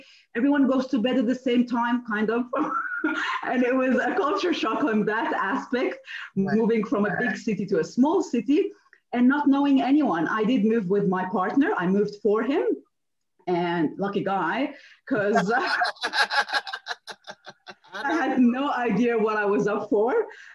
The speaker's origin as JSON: {"language": "English", "town": "Cairo", "region": "Cairo Governorate", "country": "Egypt", "tie": "born or raised there", "moved": "yes", "lives_now": "Australia", "said": "And have made Australia home for the past 17 plus years. I grew up in the Middle East and Cairo, and I've lived in Australia the longest out of everything else I've lived."}